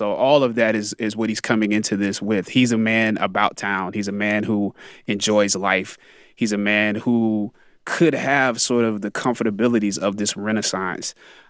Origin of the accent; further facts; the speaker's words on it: Anderson, South Carolina, United States; You know, I'm from Anderson, South Carolina, but I grew up in the South.